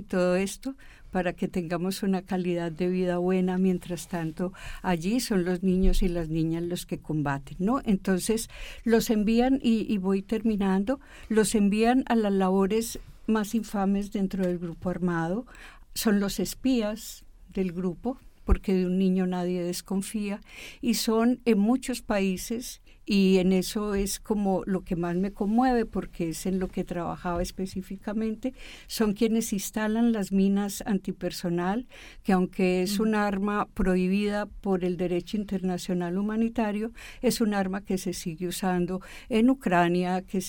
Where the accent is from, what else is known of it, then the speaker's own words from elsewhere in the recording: Colombia; now in Spain; quiero decir desde dónde me sitúo. Yo soy una mujer refugiada colombiana desde hace 16 años.